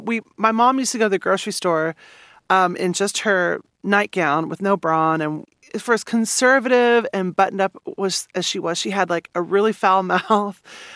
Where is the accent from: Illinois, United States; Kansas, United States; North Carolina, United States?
Kansas, United States; Manhattan; born or raised there